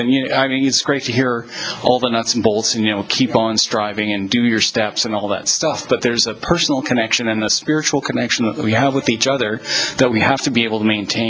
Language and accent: English; Vancouver, British Columbia, Canada; I'm from Vancouver, B.C.